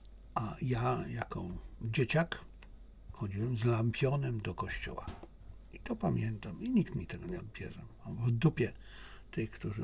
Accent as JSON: {"language": "Polish", "country": "China", "said": "jestem Chińczykiem, czuję się Chińczykiem i czuję się Polakiem"}